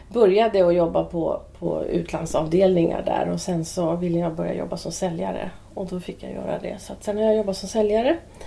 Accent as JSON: {"language": "Swedish", "town": "Södertälje", "region": "Stockholm County", "country": "Sweden", "tie": "born or raised there", "also_born_or_lived": "Huddinge", "said": "Jag är ett syskon av 4. Och vi växte upp här i Sverige i början i Södertälje. Och sen i Huddinge och har varit på lite olika ställen."}